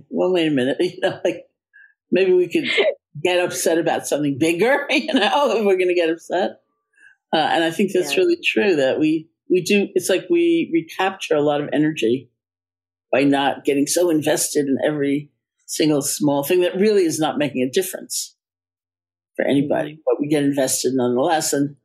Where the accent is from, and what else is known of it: New York, United States